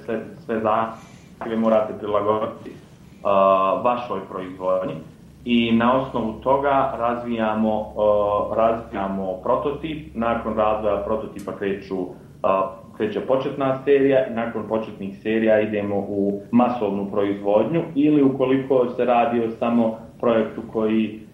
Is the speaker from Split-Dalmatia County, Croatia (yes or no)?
yes; Split-Dalmatia County, Croatia; to djetinjstvo koje sam uveo na Braču, u jednom vrlo malom bitovom mjestu